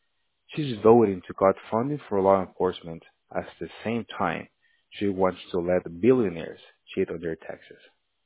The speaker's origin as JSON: {"language": "English", "country": "El Salvador", "moved": "yes", "lives_now": "Orlando, United States", "said": "Originally, I'm from El Salvador. We moved"}